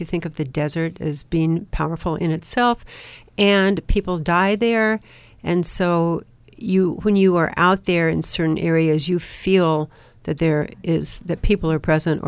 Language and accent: English; Tucson, Arizona, United States; Since I'm from Tucson, I spent time in Mexico because my family would just go there.